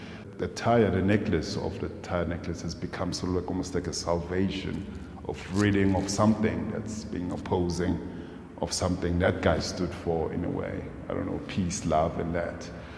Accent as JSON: {"language": "English", "country": "South Africa", "said": "Because I've, you know, as South African, I've witnessed such things"}